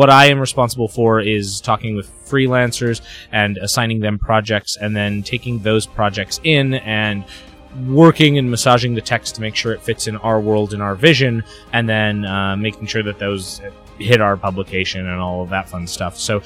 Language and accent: English; Winnipeg, Manitoba, Canada; I am a Canadian. I live in Winnipeg, Manitoba, have all my life